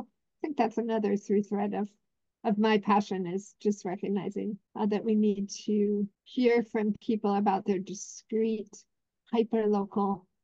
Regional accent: Philadelphia, Pennsylvania, United States; I grew up in Philadelphia and racial inequity was not lost on me, even as a little kid.

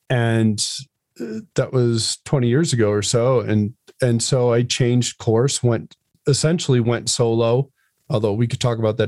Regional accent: Connecticut, United States; I grew up in Connecticut, and my first job that I had, I delivered newspapers.

